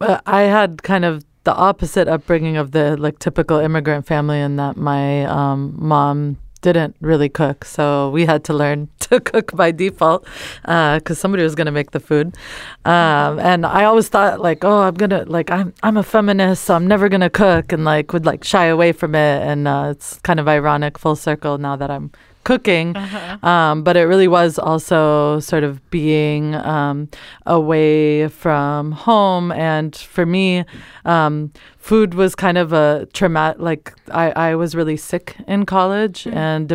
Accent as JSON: {"language": "English", "region": "East Coast", "country": "United States", "tie": "born or raised there", "lives_now": "Bay Area, United States", "said": "I grew up on the East Coast, so I didn't know what a vegetable was until I moved to the Bay Area."}